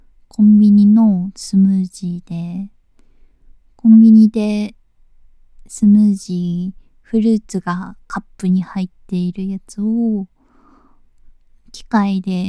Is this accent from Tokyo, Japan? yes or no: yes; Tokyo, Japan; 出身は東京都です。